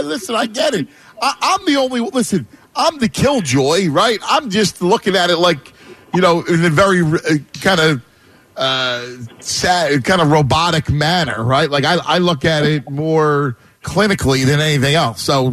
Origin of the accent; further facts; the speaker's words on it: Philadelphia, Pennsylvania, United States; accent: Philadelphia; also born or lived in Chicago; I'm sure you could put me in Sydney, and I'll still have a muddy Philadelphia patois.